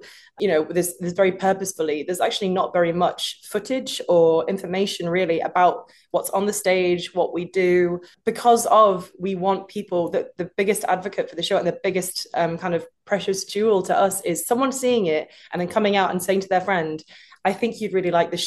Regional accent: United Kingdom; now in United States; oh, I'm a Brit in America

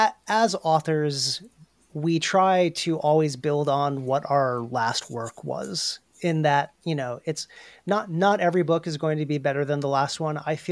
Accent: New England, United States; but I grew up in New England where a large percentage of people were surely convinced that they had some kind of indigenous ancestry

